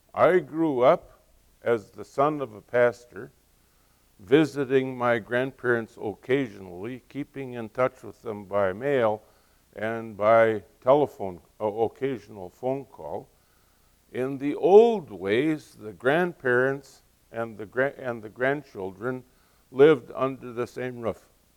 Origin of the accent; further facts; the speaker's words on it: Grenora, North Dakota, United States; if you go to my hometown, Granora, North Dakota, you'll recognize the sociology from Watts in my little village.